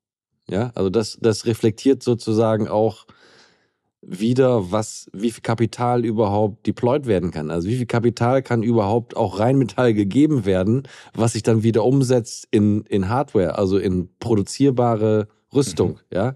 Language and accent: German; Osnabrück, Lower Saxony, Germany; in meiner Heimatstadt Osnabrück